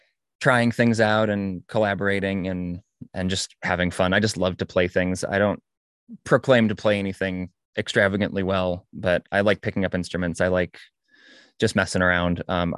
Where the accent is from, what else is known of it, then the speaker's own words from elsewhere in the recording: Fredonia, New York, United States; As you say, I'm from Fredonia, grew up going to the Opera House and seeing that whole transformation.